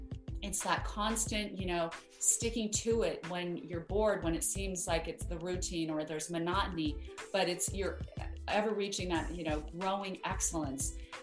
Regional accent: Idaho Falls, Idaho, United States; So I am from Idaho, Idaho Falls, Idaho. I come from a family of 9 children, same 2 parents.

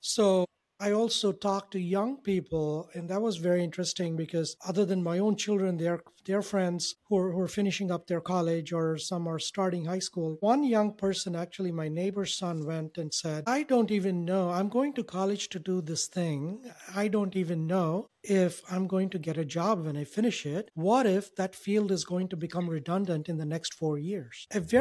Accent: India; moved away as an adult; Originally, I moved from India in the year 2000. College here.

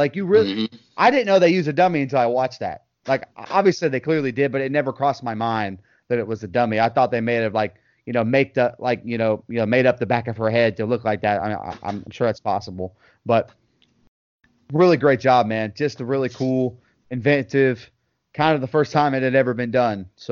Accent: Florida, United States; I'm from Polk County.

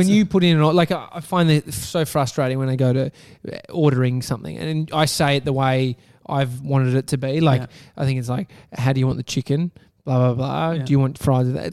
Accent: Australia; Like growing up in Australia, it's fucking loose.

